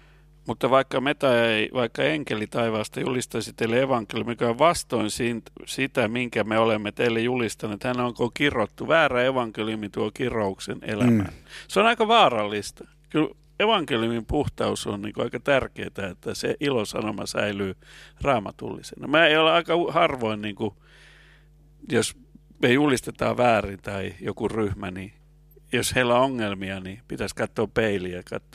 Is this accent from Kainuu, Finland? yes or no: no; Alavus, South Ostrobothnia, Finland; born there; Täytyy tuohon sanoa, että olen syntynyt Alavudella